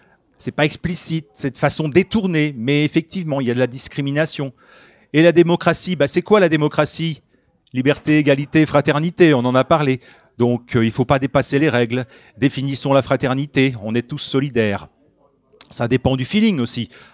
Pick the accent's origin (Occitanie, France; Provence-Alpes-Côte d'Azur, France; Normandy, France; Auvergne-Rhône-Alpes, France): Normandy, France; Évreux; quand on va à Paris, ben, c'est, si on dit qu'on vient d'Evreux, ça peut être c'est perçu comme un quartier sensible.